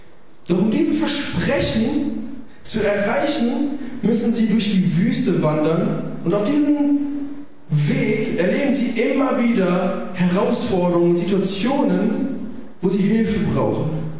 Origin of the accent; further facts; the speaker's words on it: Italy; Ich bin auch Italiener, von daher ist es auch gar kein Ding so.